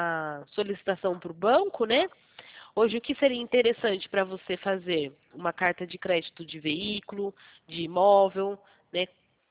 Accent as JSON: {"language": "Portuguese", "region": "São Paulo", "country": "Brazil", "said": "Ah, eu sou aqui do estado de São"}